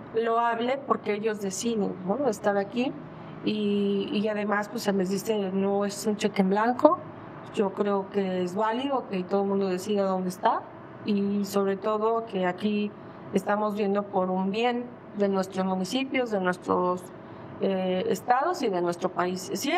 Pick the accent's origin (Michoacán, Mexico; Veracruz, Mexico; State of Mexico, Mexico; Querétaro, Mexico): State of Mexico, Mexico; Ecatepec; yo soy de Ecatepec y Ecatepec era totalmente de otro partido